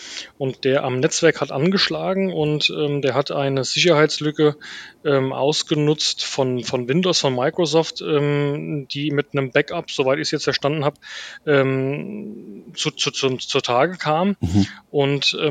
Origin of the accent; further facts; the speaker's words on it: Geisenheim, Hesse, Germany; Geisenheim ist eine schöne Stadt. Ich muss es natürlich sagen, es ist meine Heimatstadt und ich bin auch sehr stolz, dass ich hier Bürgermeister sein darf.